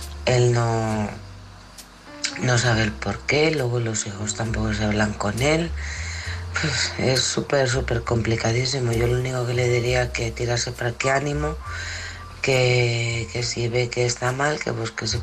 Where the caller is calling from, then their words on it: Alcorcón, Community of Madrid, Spain; de Alcorcón.